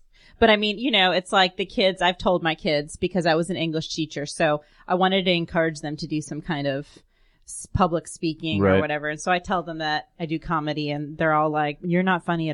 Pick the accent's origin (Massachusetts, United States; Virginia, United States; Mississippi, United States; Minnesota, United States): Massachusetts, United States; Boston; I'm from Boston, you know, and there's a lot of funny people that come out of Boston.